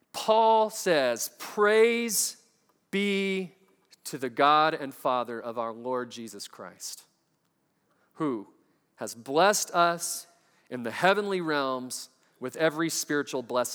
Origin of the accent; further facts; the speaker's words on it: Texas, United States; Growing up in Texas, you know, I came here to Louisiana, and I see this word.